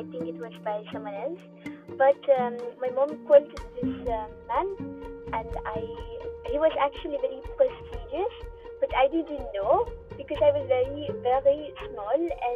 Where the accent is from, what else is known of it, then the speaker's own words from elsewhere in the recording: France; I come from France.